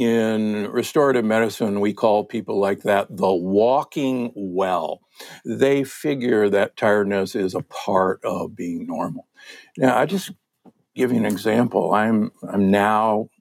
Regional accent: Omaha, Nebraska, United States; And don't get me wrong, I'm from Omaha, Nebraska, the corn huskers.

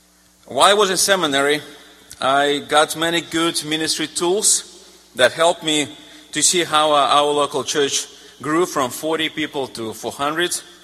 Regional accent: Siberia, Russia; I grew up in Siberia, Russia, where my family was sent in exile after my great-grandfather was killed for his faith, and both of my grandfathers were in prison camps for their faith.

